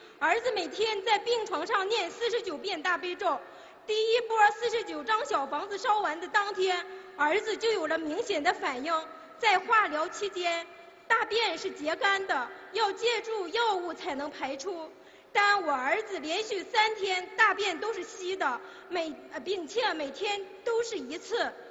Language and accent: Chinese; Shandong, China; 我是山东的一名同修，在我信佛供佛的这些年